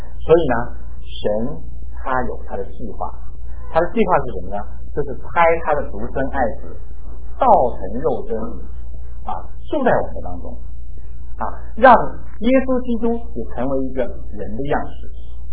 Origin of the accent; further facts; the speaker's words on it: China; 这些都是我们中国人的讲法啊